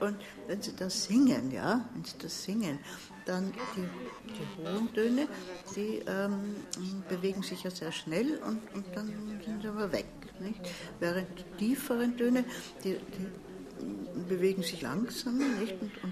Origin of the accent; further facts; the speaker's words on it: Tyrol, Austria; Also ich bin im Heiligen Land Tirol aufgewachsen. In einem atheistischen Privathaushalt bin ich auch aufgewachsen.